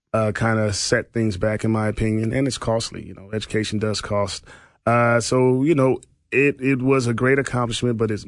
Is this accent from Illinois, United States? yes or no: no; Compton, California, United States; You know, I come from Compton, California education and community to now I'm at this grand university sitting on top of this hill overlooking the Pacific Ocean